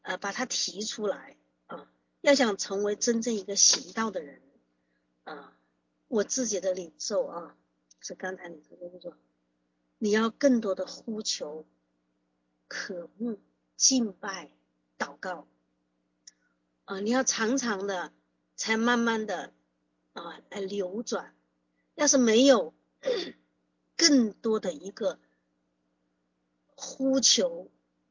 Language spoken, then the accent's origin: Chinese; Hubei, China; born there; 我是在湖北出生的，我的父母呢他是湖南人，所以很喜欢做那个湖南菜